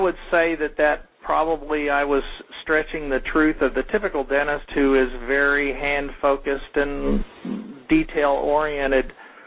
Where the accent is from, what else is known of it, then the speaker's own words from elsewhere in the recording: Texas, United States; and I grew up near Houston, and I've traveled to the Netherlands and Belize